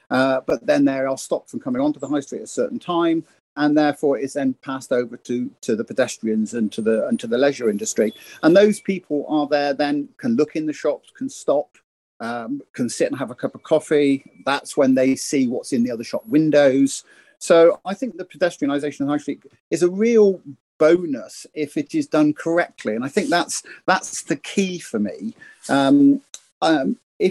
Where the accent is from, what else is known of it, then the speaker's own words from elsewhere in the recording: Clevedon, South West England, United Kingdom; also born or lived in Wells; I was born in Wells in Somerset. I was brought up in Clevedon. I know market towns well.